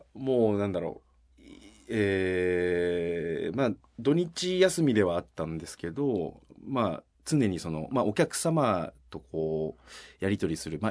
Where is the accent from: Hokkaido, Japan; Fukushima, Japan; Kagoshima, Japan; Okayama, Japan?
Okayama, Japan; なんか割とその僕岡山県なんですけど